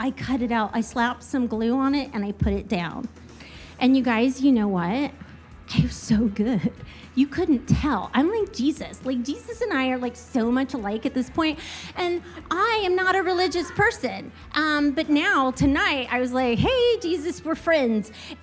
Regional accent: Kansas, United States; It was the late 1900s and the turn of the century in the middle of nowhere, Kansas. I was home from the University of Kansas.

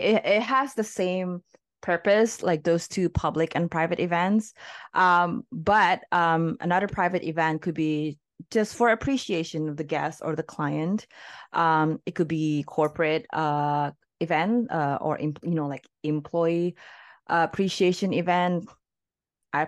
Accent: Canada; from Canada.

